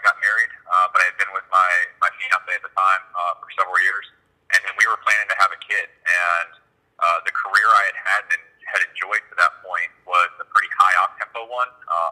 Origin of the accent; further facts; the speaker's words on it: Florida, United States; I grew up in South Florida, and so I grew up right on the water